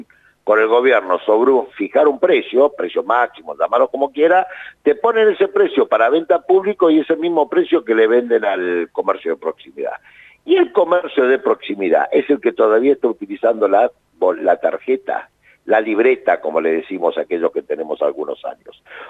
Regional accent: La Plata, Buenos Aires Province, Argentina; El otro día fui a una feria en La Plata, yo soy platense, ¿no?

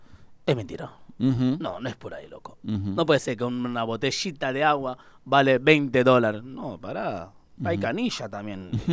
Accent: Angola; yo soy de Angola, país africano que habla portugués.

